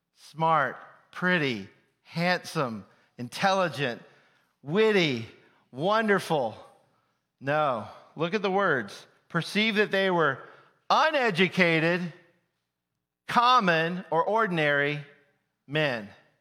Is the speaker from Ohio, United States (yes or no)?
no; Alabama, United States; Now, I grew up in Alabama.